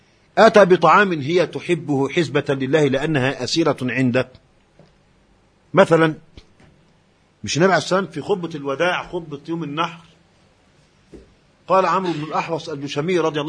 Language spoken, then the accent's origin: Arabic; Egypt; احنا كلنا مصريين ونعرف طبيعة المجتمع الذي نشأنا فيه.